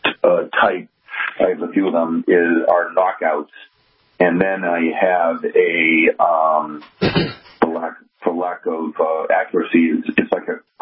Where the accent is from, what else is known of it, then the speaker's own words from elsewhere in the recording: Scituate, Massachusetts, United States; I grew up in Scituate